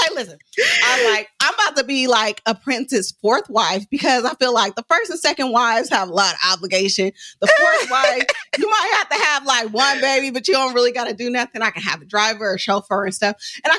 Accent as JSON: {"language": "English", "town": "Oakland", "region": "California", "country": "United States", "said": "I'm from West Oakland. I've lived a life"}